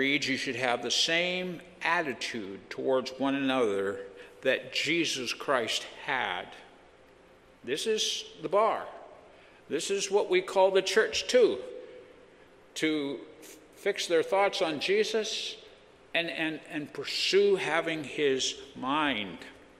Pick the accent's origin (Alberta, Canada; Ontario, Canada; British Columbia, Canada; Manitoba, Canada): British Columbia, Canada; Abbotsford; I mean, you're from Vancouver. I'm from Abbotsford. We have a sense of identity.